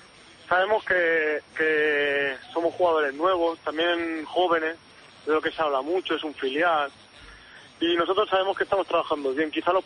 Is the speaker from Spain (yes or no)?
yes; Girona, Catalonia, Spain; Yo de Girona soy.